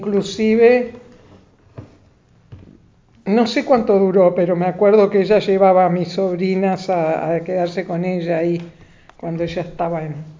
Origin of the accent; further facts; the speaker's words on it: Montevideo, Uruguay; Nací en el sanatorio Achard en Montevideo, que eran medios como parientes de mi madre